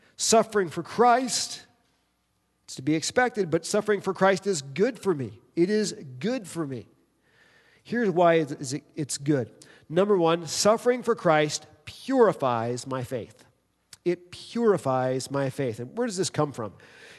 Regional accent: East Coast, United States; We're living in the Midwest where it's like as welcoming as possible. I come from the East Coast.

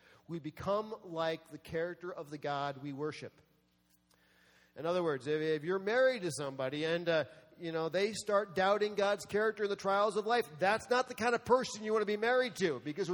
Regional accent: East Coast, United States; born or raised there; also born or lived in Lake Michigan

